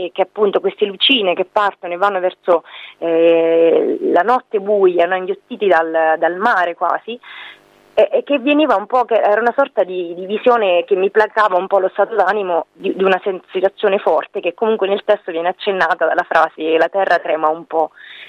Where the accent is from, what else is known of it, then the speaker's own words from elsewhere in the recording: Civitanova Marche, Marche, Italy; sono ritornata nella mia cittadina, che è Civitanova Marche, sulla costa